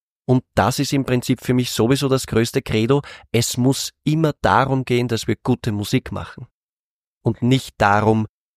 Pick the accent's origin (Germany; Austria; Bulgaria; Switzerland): Austria; für mich als Österreicher, der die Wiener Musik, also … unglaublich liebt und unglaublich wertschätzt